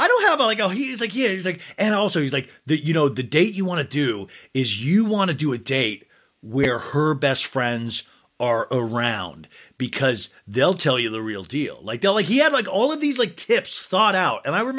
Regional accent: Kansas, United States; I came from Kansas.

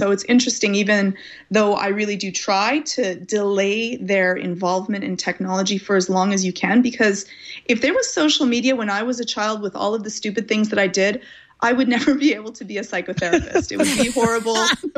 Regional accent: Canada; you will end up doing it as Canadian as I am, even when you don't want to.

